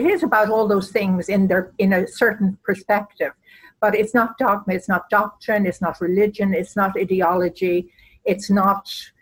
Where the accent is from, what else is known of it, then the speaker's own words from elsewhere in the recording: Ireland; That being Irish, I think the Irish have a certain reticence and they hold back.